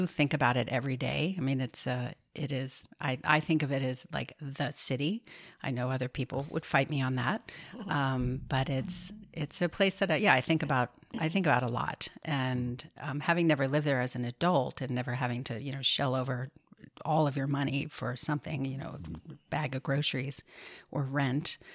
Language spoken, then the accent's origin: English; New York City, New York, United States; also born or lived in New Jersey; In New York City. Yeah, I was born in New Jersey.